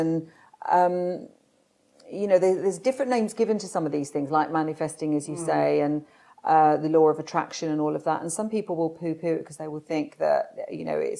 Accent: London, United Kingdom; born there; I was born in South London and to a normal family.

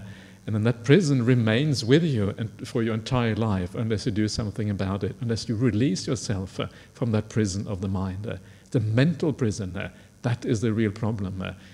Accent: England, United Kingdom; when I grew up in England, I was partly in England back in the 1980s

